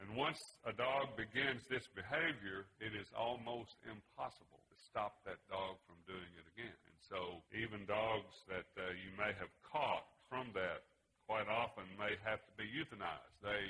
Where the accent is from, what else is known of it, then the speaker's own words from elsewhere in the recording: Louisiana, United States; program on Sunday mornings on station KFNB in Faraday, Louisiana, about 6 miles from where I grew up on the Tensaw River.